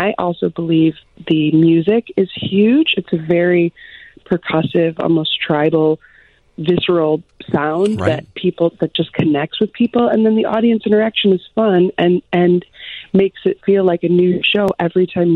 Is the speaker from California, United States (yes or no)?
no; Chicago, Illinois, United States; also born or lived in New York; and actually I'm from Chicago, and so I was there for 2 years back in 2000, and then moved to New York with Blue Man, and then I came back for 10.